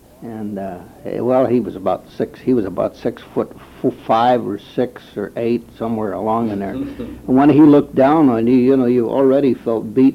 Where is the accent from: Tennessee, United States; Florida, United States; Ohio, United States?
Ohio, United States; Cincinnati; moved away as an adult; also born or lived in Los Angeles; now in Detroit, United States; I came up here from Cincinnati, Ohio, when I was 19 years old, having been through various art design schools in Los Angeles and Cincinnati